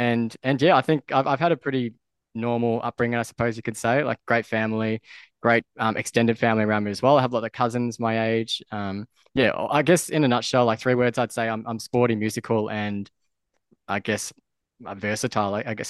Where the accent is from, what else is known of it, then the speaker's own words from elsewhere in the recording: Melbourne, Victoria, Australia; So I was born and raised in Melbourne. I was born 18 minutes after my brother, so I'm a twin.